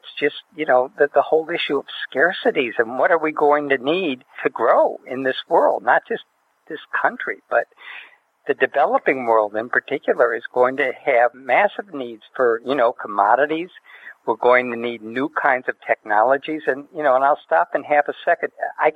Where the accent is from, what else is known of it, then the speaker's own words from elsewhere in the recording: United States; if you ask me what I am, I'm an American.